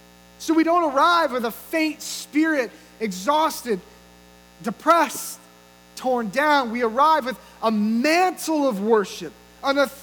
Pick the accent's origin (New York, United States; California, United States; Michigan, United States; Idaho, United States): California, United States; Redding; in my hometown of Redding and many of the other areas around California